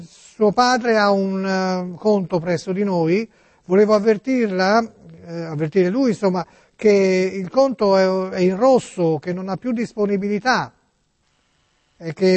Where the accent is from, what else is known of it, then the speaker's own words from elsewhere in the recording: Tuscany, Italy; Io sono toscano, ma ci abito in questa città e ci lavoro, ha capito?